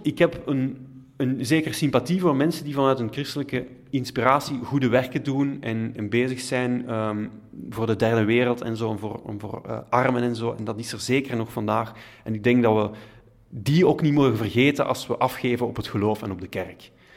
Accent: Herent, Flemish Brabant, Belgium; Ik ben opgegroeid in Herent.

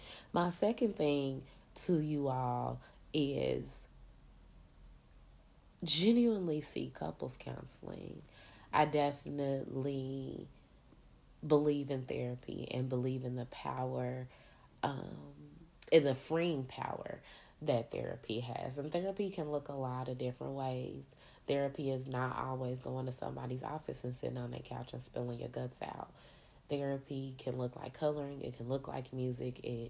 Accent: Indianapolis, Indiana, United States; I am from Indianapolis, Indiana, aka Naptown, aka Napganistan.

